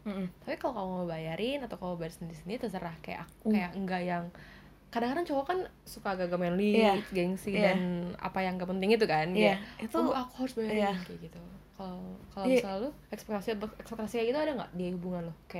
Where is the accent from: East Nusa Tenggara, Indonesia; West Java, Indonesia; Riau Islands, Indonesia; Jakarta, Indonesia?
West Java, Indonesia; Depok; karena kita dulu dari Depok ya, dan Depok itu kan kayak hasilnya kota yang dulu tuh ya masih ya desa lah bisa dibilang gitu kan.